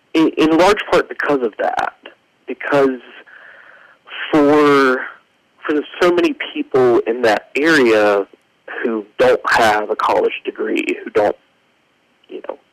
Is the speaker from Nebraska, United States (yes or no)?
no; Beckley, West Virginia, United States; Yeah, I grew up in Raleigh County, West Virginia, in a city called Beckley, West Virginia